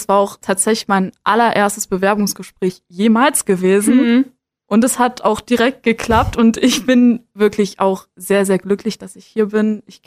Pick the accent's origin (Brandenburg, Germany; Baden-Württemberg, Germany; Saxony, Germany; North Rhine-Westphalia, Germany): Brandenburg, Germany; Ich komme tatsächlich auch nicht aus Berlin, ich komme eigentlich auch aus Brandenburg.